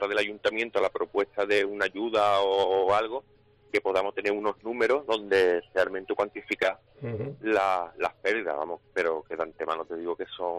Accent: Cádiz, Andalusia, Spain; porque aquí todos somos de Cádiz

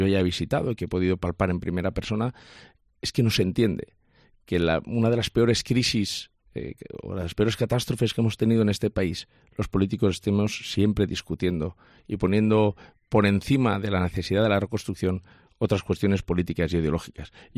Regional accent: Valencian Community, Spain; si me permite que le hable no como presidente, sino como valenciano, que soy. Los valencianos queremos saber exactamente qué pasó

